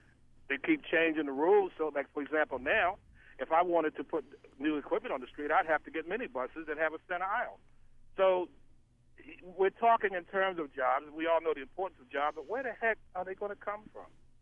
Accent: Baltimore, Maryland, United States; Councilman Stokes is a longtime friend. We grew up together in East Baltimore

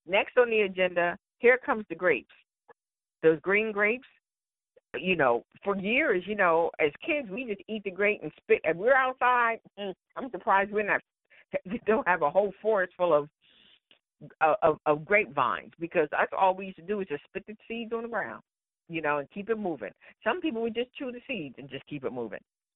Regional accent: Northeast, United States; because we're from the Northeast. And if you're from the Northeast, you don't have a summer.

